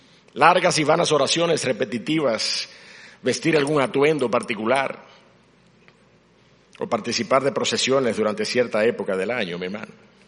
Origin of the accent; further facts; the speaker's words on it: La Vega, Dominican Republic; Yo vengo de un campo, mi hermano. Yo nací en La Vega, en un campo de La Vega.